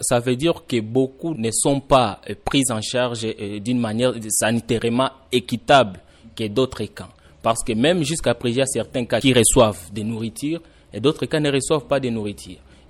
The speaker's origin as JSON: {"language": "French", "town": "Goma", "region": "North Kivu", "country": "DR Congo", "said": "tous les camps qui sont déjà ici chez nous à Goma"}